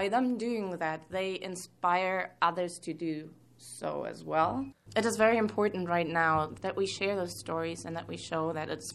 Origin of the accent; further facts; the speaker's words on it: Germany; moved away as an adult; now in United States; I was born and raised in Germany by two Syrian parents. I lived there for the first 30 years of my life, and then I decided to spend the summer in the Berkshires